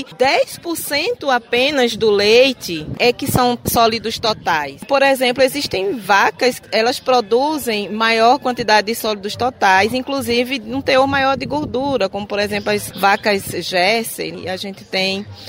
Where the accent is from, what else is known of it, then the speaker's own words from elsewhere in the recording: Pernambuco, Brazil; lá na minha região, que eu sou de Pernambuco, nós chamamos de queijo de manteiga.